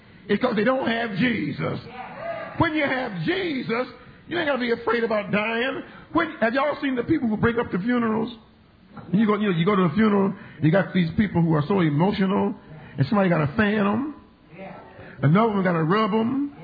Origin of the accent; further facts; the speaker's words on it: Portsmouth, Ohio, United States; born there; I was born the first time in Portsmouth, Ohio.